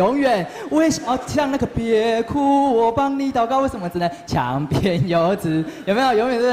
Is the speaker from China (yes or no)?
no; Pingtung County, Taiwan; 然后我原属草港教会，但是我是从屏东来的